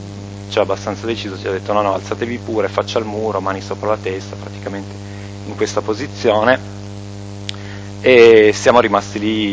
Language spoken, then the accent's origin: Italian; Cuneo, Piedmont, Italy; born there; nato a Cuneo il 30 agosto 1972.